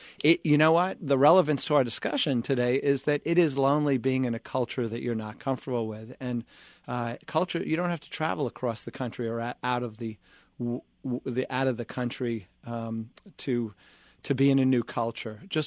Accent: New York City, New York, United States; born there; back in 1982, I moved here from New York, New York City in particular, is where I was born, and the cultures are absolutely different.

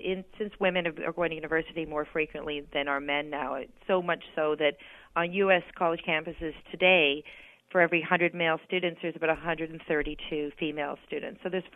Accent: Canada; I'm a Canadian, right, so we drink a lot earlier here

